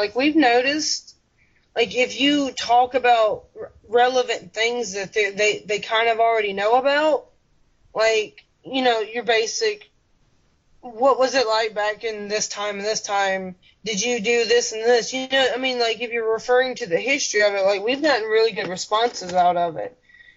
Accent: Alabama, United States; we were living in Lower Alabama, closer to Mobile. That was my hometown.

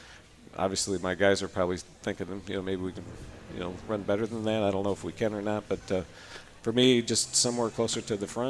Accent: Mount Clemens, Michigan, United States; I grew up in Mount Clemens area.

